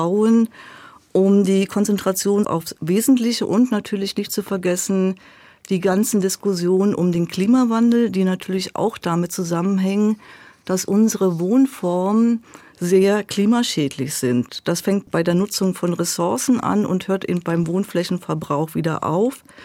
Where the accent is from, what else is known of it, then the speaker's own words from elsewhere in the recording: Berlin, Germany; Ich bin auch Berlinerin und die Berliner Lebensweise ist halt unter der Woche in der Stadt und am Wochenende dann irgendwo draußen in Brandenburg, in der Uckermark.